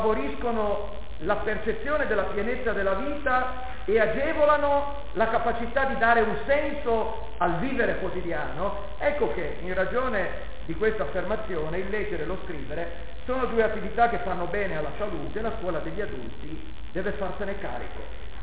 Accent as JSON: {"language": "Italian", "region": "Liguria", "country": "Italy", "said": "Cosa volete, sono ligure, non butto via niente"}